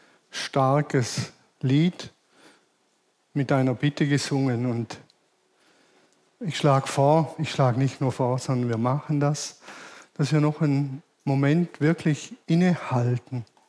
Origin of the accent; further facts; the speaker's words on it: Baden-Württemberg, Germany; Ich bin Badener